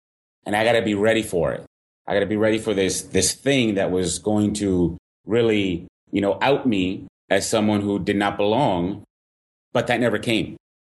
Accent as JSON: {"language": "English", "region": "New England", "country": "United States", "tie": "born or raised there", "said": "typical, young man growing up in New England"}